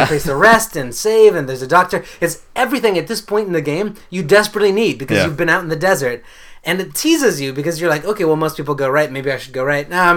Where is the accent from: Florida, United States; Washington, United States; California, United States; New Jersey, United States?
California, United States; Or, yeah, you know, we grew up in the Bay Area.